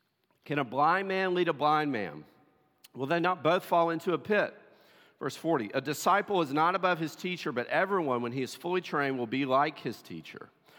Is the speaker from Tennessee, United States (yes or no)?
yes; Tennessee, United States; Many of you know I'm from Tennessee originally.